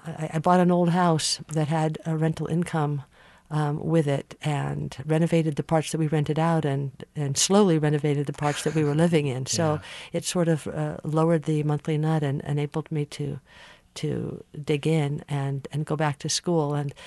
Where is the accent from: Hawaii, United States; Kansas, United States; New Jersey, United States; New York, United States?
Hawaii, United States; also born or lived in Santa Barbara, California; I grew up in the Hawaiian Islands.